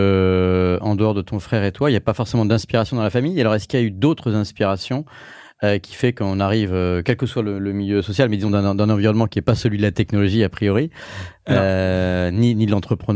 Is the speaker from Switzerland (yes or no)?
no; Marseille, Provence-Alpes-Côte d'Azur, France; En tant que Marseillais, je ne peux que plus soyer.